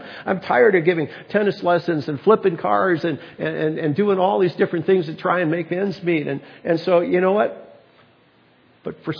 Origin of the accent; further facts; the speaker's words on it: Wisconsin, United States; moved away as an adult; now in Arizona, United States; when I came to Arizona from Wisconsin, and I came down to Wisconsin, from Wisconsin to Arizona to plant a church.